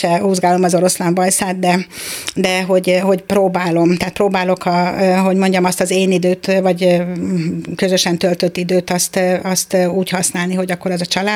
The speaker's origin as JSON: {"language": "Hungarian", "town": "Berettyoszentmarton", "region": "Hajdú-Bihar", "country": "Hungary", "tie": "born or raised there", "said": "Mi egy kis faluban, nem is volt már, nincs meg ez a falu, Berettyó-Szentmártonban születtem, és ott éltünk. Akkor költöztek be a szüleim a tanyavilágból, amikor én születtem, tehát én már a faluban születtem otthon."}